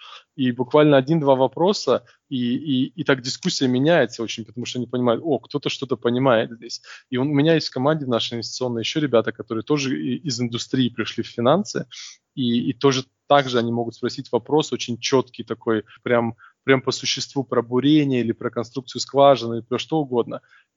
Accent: Neryungri, Sakha Republic, Russia; born there; Но я родился в Неринг, и это Якутия, южная часть Якутии.

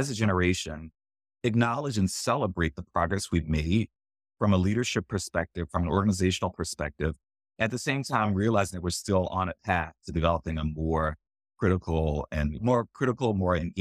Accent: New Orleans, Louisiana, United States; now in California, United States; like I'm from New Orleans, living out in California.

